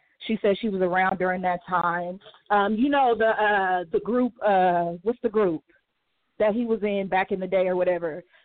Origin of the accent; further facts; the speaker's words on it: Long Beach, California, United States; now in Las Vegas, United States; I'm from Long Beach, but I live in Vegas.